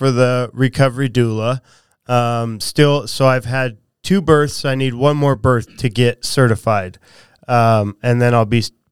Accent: Lewistown, Montana, United States; born there; I was born in Lewistown, Montana.

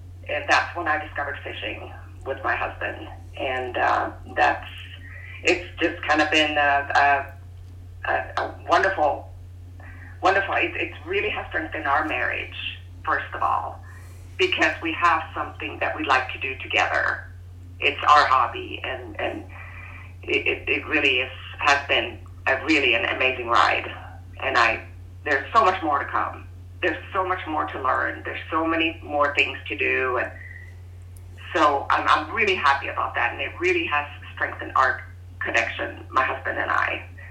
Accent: Sweden; English is a second language; now in United States; I was born and raised in Sweden. I moved to the United States in 1993 and met my husband and been here ever since.

